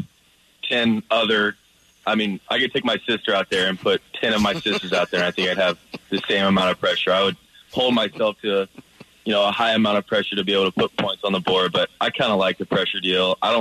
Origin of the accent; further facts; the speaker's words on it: Lee's Summit, Missouri, United States; my hometown Lee Summit